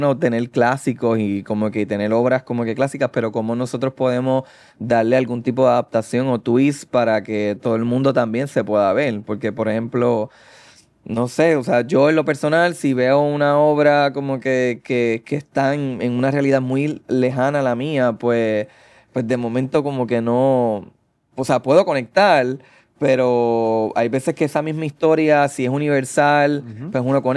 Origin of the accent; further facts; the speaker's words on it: Puerto Rico; que sean historias que nos representen más a nosotros como puertorriqueños